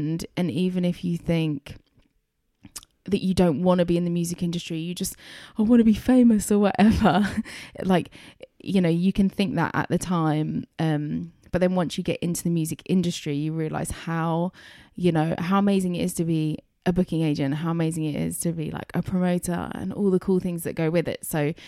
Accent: Chelmsford, East of England, United Kingdom; growing up in Chelmsford, there wasn't like much for me to go and experience

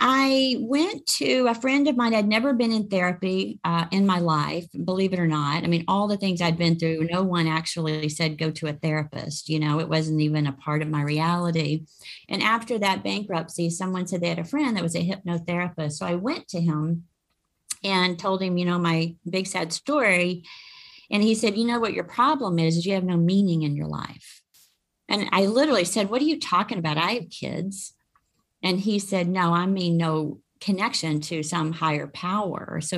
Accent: Jonesboro, Arkansas, United States; now in Dallas, United States; I live in Dallas, Texas, which is exciting. I grew up in Jonesboro, Arkansas, so I'm a Southern girl at heart.

